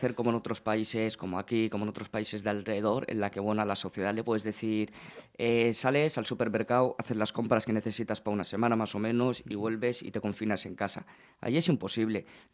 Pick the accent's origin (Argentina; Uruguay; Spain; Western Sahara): Western Sahara; la mayoría somos jóvenes saharauis